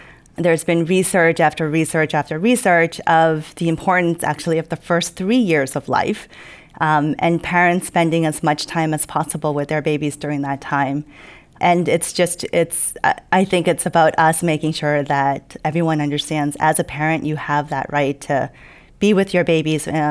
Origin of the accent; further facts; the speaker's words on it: United States; Yeah, the one thing I can say is that we as a American culture need to change that.